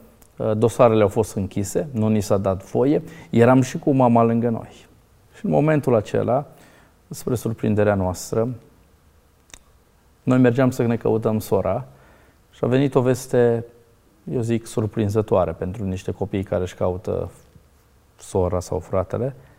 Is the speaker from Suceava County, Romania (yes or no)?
no; Hațeg, Hunedoara County, Romania; Ne-am dus în casa de copii unde am crescut, la Hațeg.